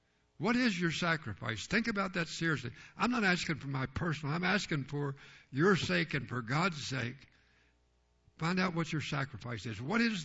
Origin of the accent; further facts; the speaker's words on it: Kentucky, United States; now in Ohio, United States; I was a Briarhopper. I came over from Kentucky. The Ohio people called us Kentuckians who transferred up to Ohio, called us Briarhoppers.